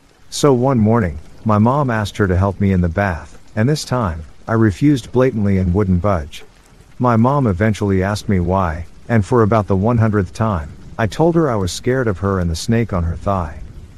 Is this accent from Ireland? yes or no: no; Nigeria; I'm Nigerian, and in Nigeria, it's common for people to have house helps who live with them.